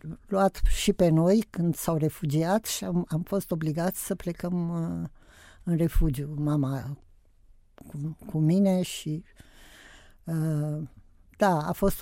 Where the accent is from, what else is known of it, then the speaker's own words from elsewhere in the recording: Moldavia, Romania; eu m-am născut în Moldova, deci în centrul Moldovei noastre, am trăit toate mișcările astea de trupe, de bombardamente